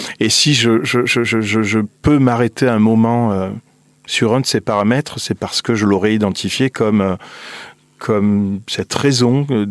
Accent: France; que je suis français et qu'en la qualité de français citoyen

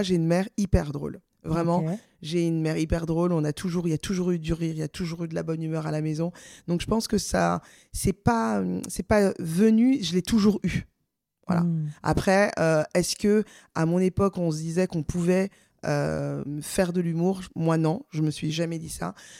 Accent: Paris, Île-de-France, France; also born or lived in Pantin; Paris, 11e, Pantin. Voilà, j'ai toujours été en région parisienne.

